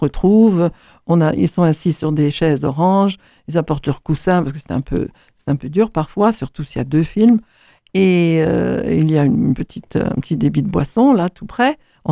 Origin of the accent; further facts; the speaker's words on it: France; now in Montesquieu, France; Chris est anglais, je suis française. Nous sommes venus à Montesquieu.